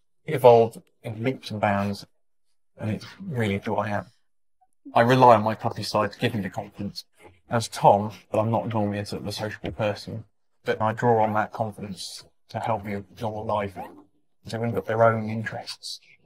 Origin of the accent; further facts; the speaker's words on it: United Kingdom; I'm from the United Kingdom.